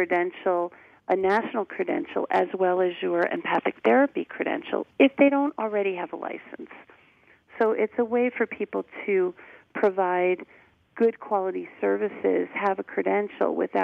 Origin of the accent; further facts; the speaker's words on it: Illinois, United States; I'm from Illinois, and in Illinois, the license, I have an LPCP